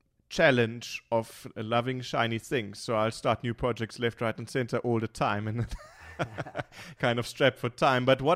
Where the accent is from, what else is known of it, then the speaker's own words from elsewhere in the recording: Munich, Bavaria, Germany; English is a second language; Right. I'm from Munich, so I'm born and bred in Munich.